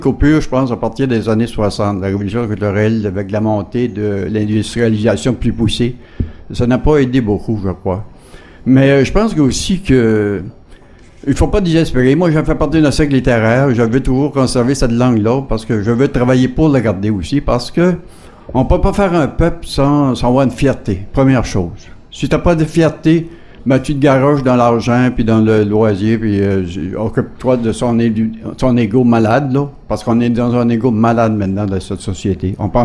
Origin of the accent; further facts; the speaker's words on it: Quebec, Canada; Moi, je suis natif de la Gaspésie.